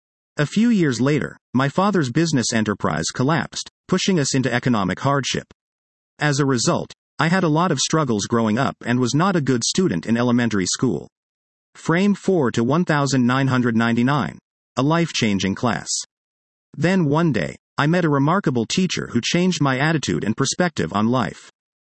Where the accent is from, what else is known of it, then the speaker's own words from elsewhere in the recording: Sri Lanka; English is a second language; also born or lived in India / United States; now in Kampala, Uganda; I was born and raised in Sri Lanka, lived in India and the US, and am currently living in Kampala, Uganda.